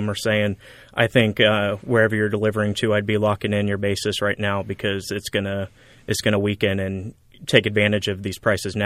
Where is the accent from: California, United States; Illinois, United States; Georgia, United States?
Illinois, United States; Fairmount; I grew up in Fairmount, Illinois, just east of Champaign, on a corn and soybean farm.